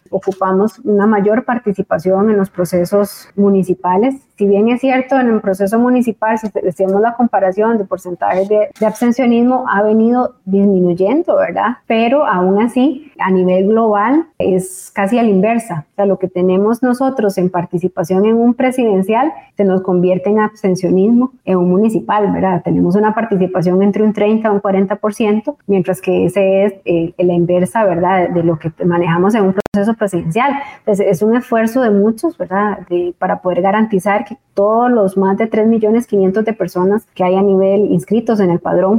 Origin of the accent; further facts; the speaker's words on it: Costa Rica; de como costarricenses igual tenemos el derecho, ¿verdad?, a escoger quién nos represente